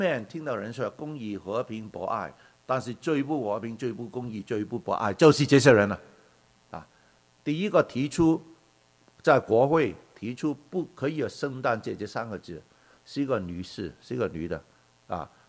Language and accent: Chinese; Guangdong, China; now in Canada; 我们广东人说，我不知道普通话有没有“苏打赢药”